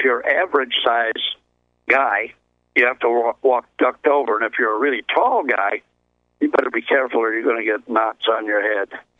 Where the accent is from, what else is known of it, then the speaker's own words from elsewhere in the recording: Ireland; I'm Irishman.